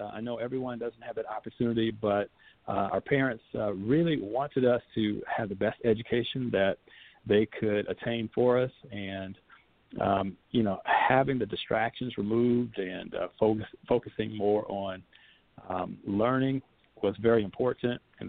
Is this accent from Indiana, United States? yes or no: yes; Indianapolis, Indiana, United States; growing up in Indianapolis, my father was a mechanic